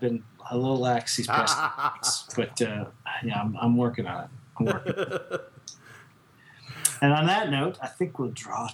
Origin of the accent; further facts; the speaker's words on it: West Coast, United States; I'm from the West Coast, so I have no idea what the Javits Center is.